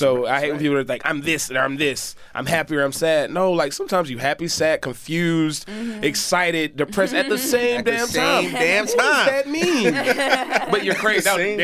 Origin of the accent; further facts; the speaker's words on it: East Point, Georgia, United States; I'm from East Point, I went to school like all around the city, so I've dealt with literally every demographic in Atlanta.